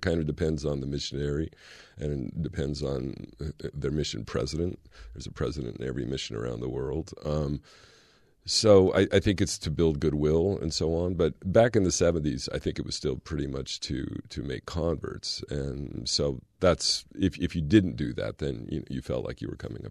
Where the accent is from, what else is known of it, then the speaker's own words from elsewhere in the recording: California, United States; also born or lived in Belgium; I grew up in California, and I had some friends at school who were Catholic